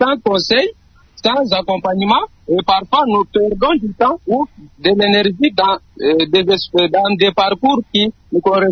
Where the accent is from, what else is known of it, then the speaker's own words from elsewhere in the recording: Kasaï-Central, DR Congo; chez nous au Kasha Central